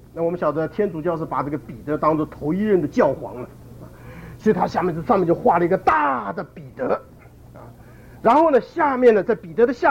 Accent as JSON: {"language": "Chinese", "country": "China", "said": "这个像我们中国人有的人讲话的一出口都是出口成章啊"}